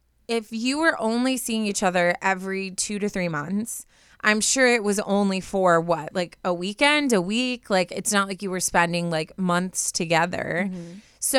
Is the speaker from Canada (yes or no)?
yes; Canada; He's from the UK, and I'm from Canada.